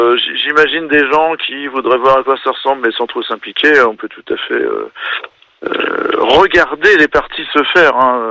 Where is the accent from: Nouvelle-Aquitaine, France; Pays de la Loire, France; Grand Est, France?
Pays de la Loire, France; Nantes; now in Angers, France; mais moi je suis nantais et j'ai connu ça à Nantes aussi.